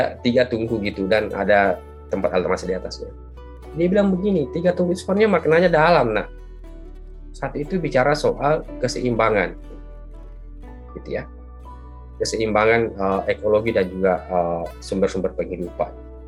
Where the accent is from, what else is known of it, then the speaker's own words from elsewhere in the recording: Kajang, South Sulawesi, Indonesia; Nah, pada konsep lain misalnya di kampung saya misalnya di Kajang di Bulukumba itu